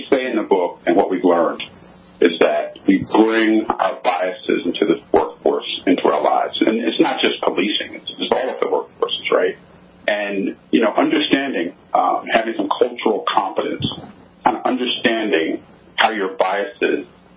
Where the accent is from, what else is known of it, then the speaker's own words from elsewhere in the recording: Philadelphia, Pennsylvania, United States; So growing up in Philly, I had a chance to, you know, be around a strong cop culture